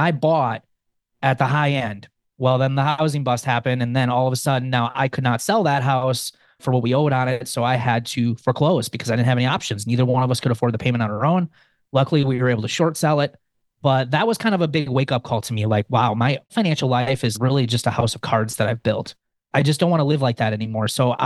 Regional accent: Wisconsin, United States; I am born and raised in the southeast corner of Wisconsin. I've lived here my whole life.

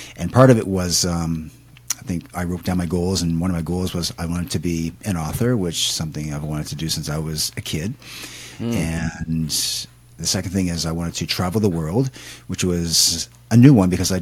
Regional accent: Canada; now in Japan; So I'm from Canada originally

